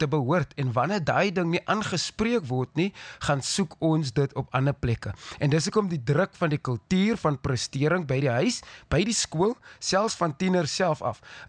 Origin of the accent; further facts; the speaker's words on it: Grabouw, Western Cape, South Africa; ek kom eintlik van Grabouw af, die appelwêreld daar in die Weskaap. Dis waar ek gebore was.